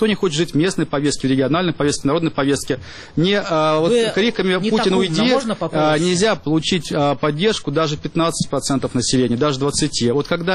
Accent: Moscow, Russia; Я тоже москвич, в конце концов.

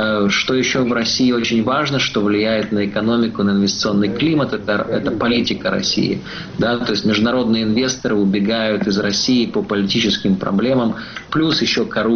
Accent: Lviv, Lviv Oblast, Ukraine; born there; Я могу говорить по-русски, я могу говорить по-украински, я родился во Львове, я себя чувствую абсолютно свободным.

